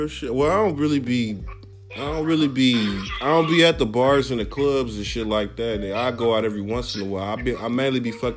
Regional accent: Milwaukee, Wisconsin, United States; I was like, where you from? I was like, I'm from Milwaukee. I was like, man, you sound like you from Cali.

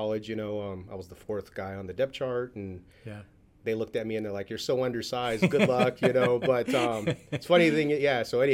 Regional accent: San Jose, California, United States; But I grew up in East San Jose.

